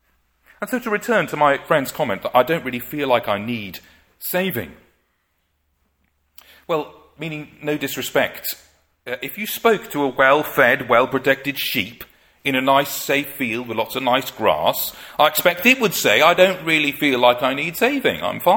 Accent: Wales, United Kingdom; I'm from Wales.

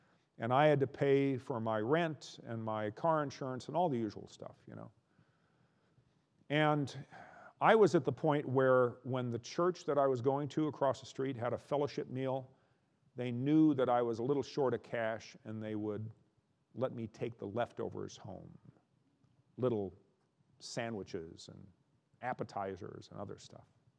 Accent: North Dakota, United States; I'm from North Dakota where they do, eastern North Dakota.

